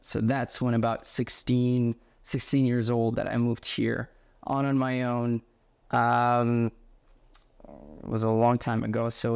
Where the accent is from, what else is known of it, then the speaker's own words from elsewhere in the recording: Yaroslavl, Yaroslavl Oblast, Russia; I was growing up in Yaroslavl, Russia.